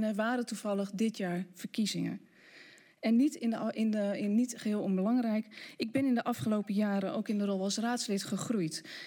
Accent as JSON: {"language": "Dutch", "town": "Ommen", "region": "Overijssel", "country": "Netherlands", "tie": "born or raised there", "said": "geboren en getogen in Ommen aan de Overijsselse Vecht, in een zoals dat toen heette arbeidersgezin, waarin mijn moeder en mijn vader met moeite de eindjes aan elkaar konden knopen. In 1986 ben ik als eerste uit de familie gaan studeren in Utrecht."}